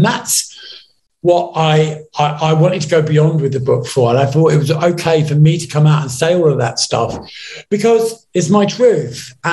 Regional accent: New York, United States; And I talk about growing up in New York and flying, you know, all of that stuff that went with my lifestyle.

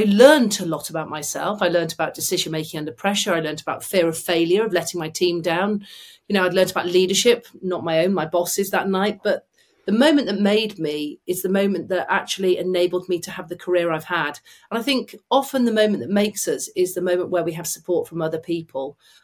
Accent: Manchester, North West England, United Kingdom; from Manchester.

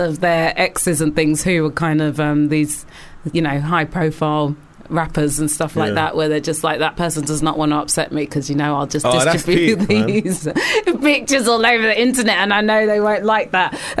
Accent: Haringey, London, United Kingdom; I'm a DJ from Haringey, North London.

